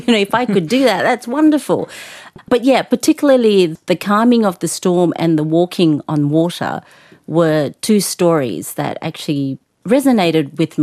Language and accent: English; Lautoka, Western Division, Fiji; I grew up in the Pacific, and specifically the island of Fiji and the western side of the bigger island of Fiji, which we call Vitilevu, in a town called Lotoka. My people are Rutuman, they are Polynesian